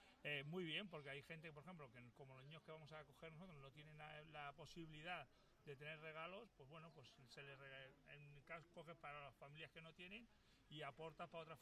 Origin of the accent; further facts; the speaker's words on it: Guadalajara, Castilla-La Mancha, Spain; En concreto, yo no soy de aquí, yo soy de Guadalajara